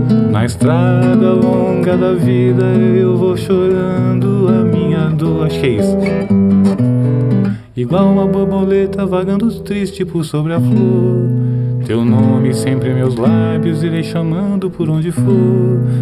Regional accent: São Paulo, Brazil; Eu sou de São Paulo, então escutava no rádio tudo quanto é tipo de música

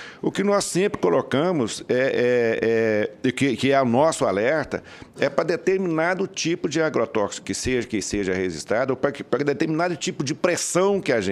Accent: Minas Gerais, Brazil; born there; na minha região, lá no centro-oeste de Minas, onde eu nasci

